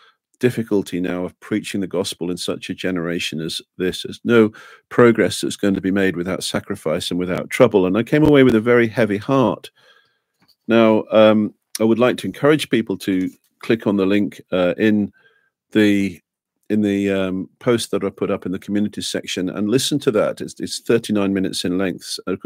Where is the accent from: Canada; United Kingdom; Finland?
United Kingdom; England; now in Australia; I'm English